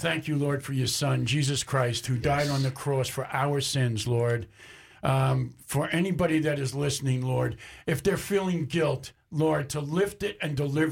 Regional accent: New York, United States; I'm a New Yorker. I'm not a Boston.

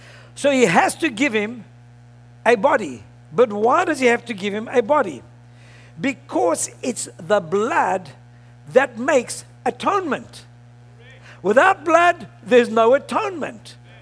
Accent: South Africa; born there; And I was born in South Africa. I had no say in the matter.

